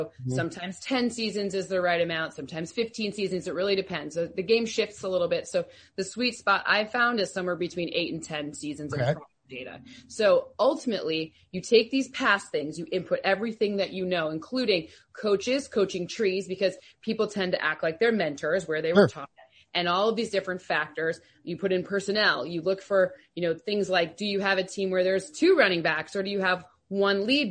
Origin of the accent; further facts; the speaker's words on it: Luxembourg; So I grew up in Luxembourg